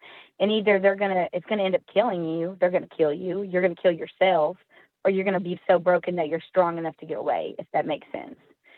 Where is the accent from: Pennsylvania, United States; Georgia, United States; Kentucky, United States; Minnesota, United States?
Kentucky, United States; moved away as an adult; we moved out of my home state, which is Kentucky, and we come to Texas.